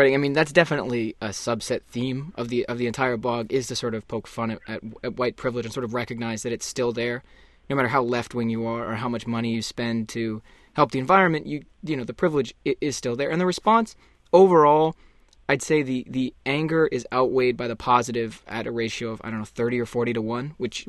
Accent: Toronto, Ontario, Canada; Growing up, I grew up in Toronto.

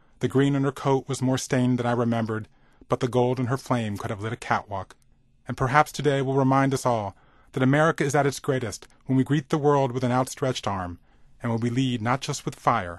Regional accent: New York, United States; But as a New Yorker, I couldn't help contrasting the grand reopening of the Statue of Liberty with the grim battening down of landmarks across Manhattan

